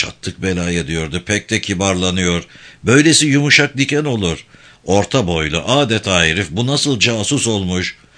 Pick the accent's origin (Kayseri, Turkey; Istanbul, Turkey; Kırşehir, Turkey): Istanbul, Turkey; İstanbul.